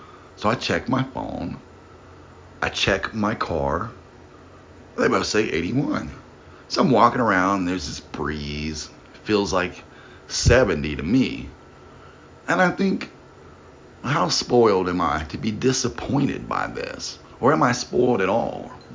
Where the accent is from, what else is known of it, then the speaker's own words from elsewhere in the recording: the South, United States; You know, I'm originally from the South, so if it's 81, it's probably more like 89.